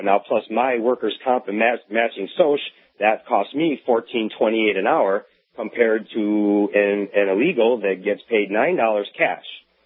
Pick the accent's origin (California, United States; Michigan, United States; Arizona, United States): Michigan, United States; Detroit; moved away as an adult; now in South Carolina, United States; I was raised in Detroit. My father was UAW for 32 years, and so raised very Democrat.